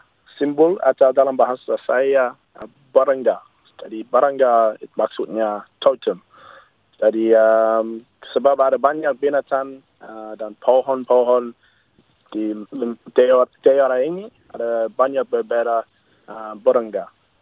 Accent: Australia; Indonesian is a second language; selama kehidupan kami sebagai orang Australia

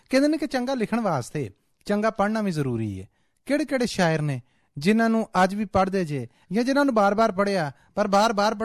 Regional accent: Punjab, Pakistan; ਅਸੀਂ ਲਹਿੰਦੇ ਪੰਜਾਬ ਦੇ ਵਾਸੀ ਜਾਂ ਤਗੜੇ ਪੰਜਾਬੀ ਆ ਜਿਹੜੇ

